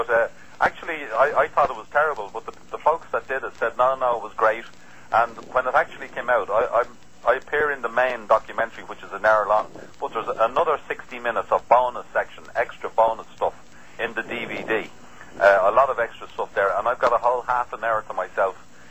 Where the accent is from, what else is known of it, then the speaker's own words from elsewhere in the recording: Ireland; being Irish and having kids to Blarney Stone and all